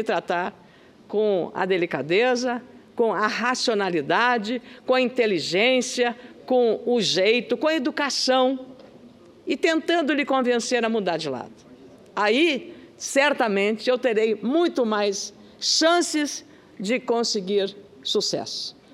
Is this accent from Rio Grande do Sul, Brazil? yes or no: yes; Lagoa Vermelha, Rio Grande do Sul, Brazil; E eu uso um ditado muito comum lá na minha terra, Lagoa Vermelha